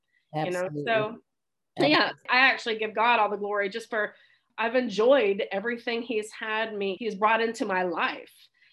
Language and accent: English; the South, United States; So I grew up in the South and went on mission trips growing up